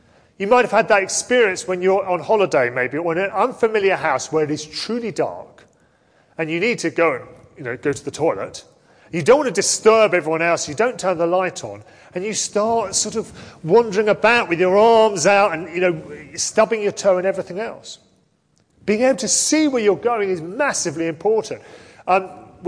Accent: London, United Kingdom; And being a Londoner, bed and brawl

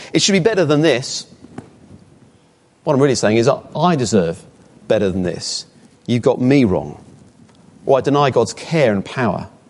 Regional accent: Australia; I'm actually Australian, and we do look up to the British in all sorts of ways.

